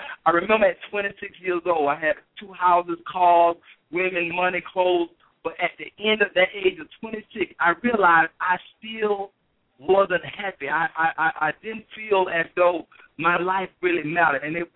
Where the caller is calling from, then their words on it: Alpharetta, Georgia, United States; I'm calling from Alpharetta.